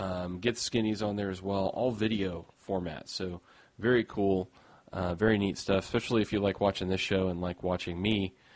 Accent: United States; I'm an American. I'm stupid, all right? We don't even understand how to use the metric systems

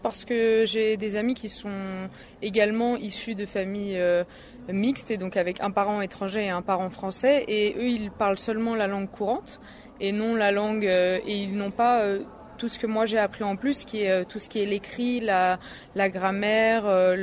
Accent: France; also born or lived in Czechia; je ne dis jamais français ou tchèque, je dis souvent je suis française et tchèque

